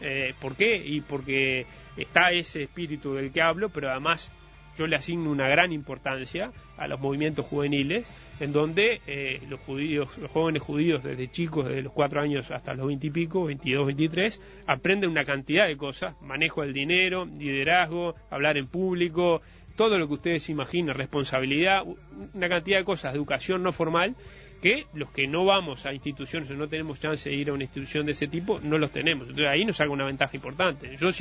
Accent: Uruguay; Tengo la posibilidad, como uruguayo

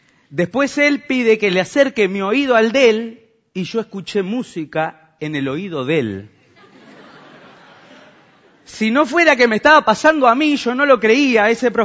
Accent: Salto, Uruguay; estaba a 15.000 kilómetros de mi casa, vengo de Salto

